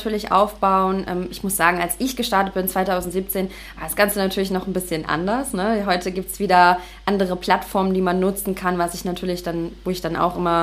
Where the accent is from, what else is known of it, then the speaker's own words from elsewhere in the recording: Leipzig, Saxony, Germany; now in Dahab, Egypt; Ich komme aus Leipzig